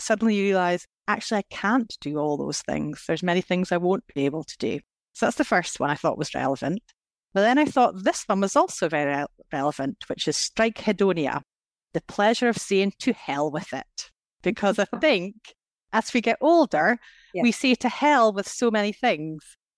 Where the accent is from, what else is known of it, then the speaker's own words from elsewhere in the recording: Scotland, United Kingdom; I was brought up in Scotland in the 1980s